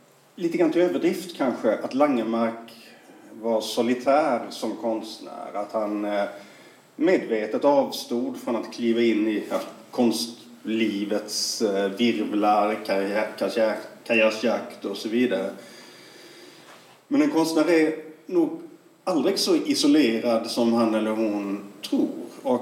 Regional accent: Karlskrona, Blekinge, Sweden; jag är från Karlskrona, jag har tillbringat mycket tid i Karlskrona, jag har ett ställe ute på Knösö

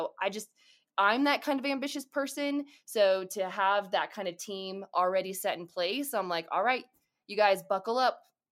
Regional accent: Kansas City, Missouri, United States; So I grew up in Kansas City and went to undergrad at the University of Kansas and did journalism.

